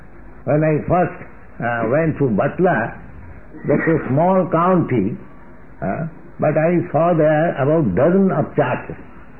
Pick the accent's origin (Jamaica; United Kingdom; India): India; English is a second language; now in United States; So I told, yes, I'm coming from India.